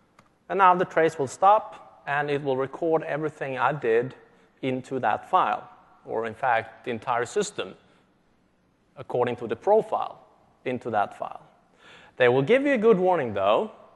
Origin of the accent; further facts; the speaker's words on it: Sweden; English is a second language; I'm from Sweden. English is not my native language.